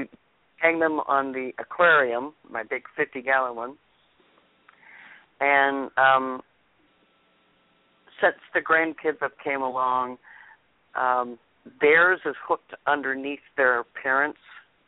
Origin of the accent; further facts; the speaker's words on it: Texas, United States; I grew up in Texas, in the Louisiana area, yes.